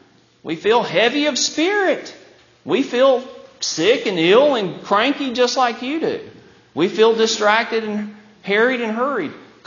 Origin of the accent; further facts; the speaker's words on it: Alabama, United States; I'm from Alabama.